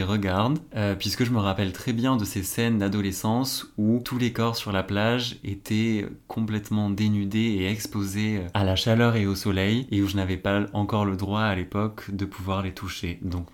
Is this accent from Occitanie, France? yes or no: no; Nouvelle-Aquitaine, France; de là d'où je viens, le Pays Basque, sur la côte atlantique